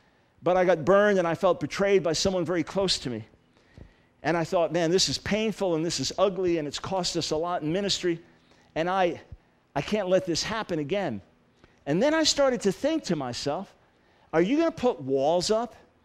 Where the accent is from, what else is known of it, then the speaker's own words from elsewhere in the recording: New York, United States; I'm from New York, you know